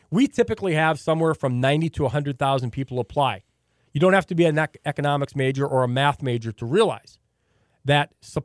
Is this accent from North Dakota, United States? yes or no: yes; Williston, North Dakota, United States; born there; I was born out in Williston, and I've got to go back there and work every once in a while.